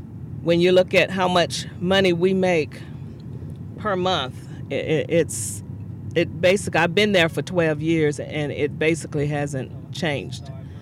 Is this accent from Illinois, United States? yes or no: no; Oklahoma City, Oklahoma, United States; I'm from Oklahoma City.